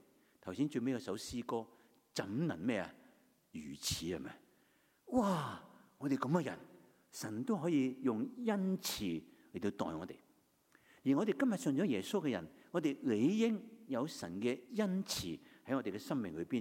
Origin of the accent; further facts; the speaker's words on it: China; 呢啲系我哋中国人嘅一啲俗语嚟嘅